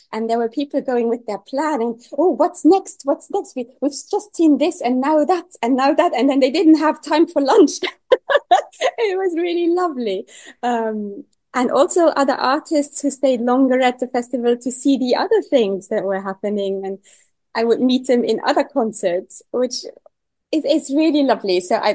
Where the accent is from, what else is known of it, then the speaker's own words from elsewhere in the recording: Luxembourg; English is a second language; moved away as an adult; now in London, United Kingdom; I was hiding in London, but I am from Luxembourg originally.